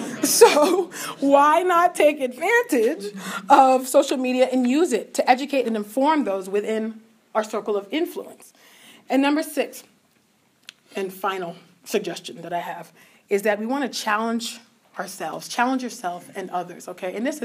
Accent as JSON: {"language": "English", "region": "California", "country": "United States", "said": "back in 1994, my home state of California had Proposition 184 on the ballot"}